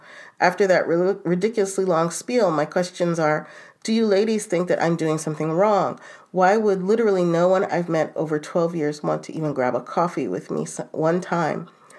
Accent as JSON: {"language": "English", "country": "Australia", "said": "I'm not sure if maybe it's just my age group or even a cultural thing. I'm Australian."}